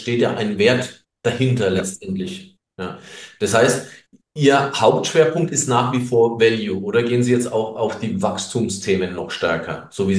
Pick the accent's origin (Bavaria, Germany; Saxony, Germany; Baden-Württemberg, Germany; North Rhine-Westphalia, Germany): Bavaria, Germany; also bei uns in Bayern sagt man